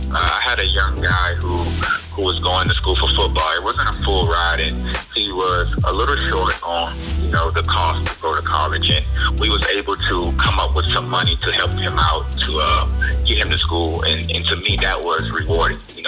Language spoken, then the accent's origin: English; Georgetown, South Carolina, United States; I'm originally from Georgetown, South Carolina. Not too many people familiar with the area, but it's a pretty poor area where a lot of guys don't make it out.